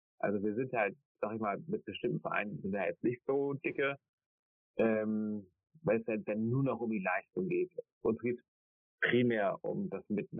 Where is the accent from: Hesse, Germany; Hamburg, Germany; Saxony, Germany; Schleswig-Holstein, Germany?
Hamburg, Germany; aber wir kommen eben aus Hamburg, auch Hamburg Downtown.